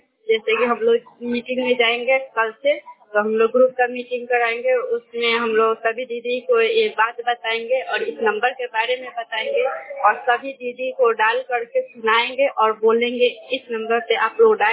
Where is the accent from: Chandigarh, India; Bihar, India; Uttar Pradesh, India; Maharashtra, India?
Bihar, India; मैं बेला पंचायत से हूँ, ब्लॉक आदापुर हुआ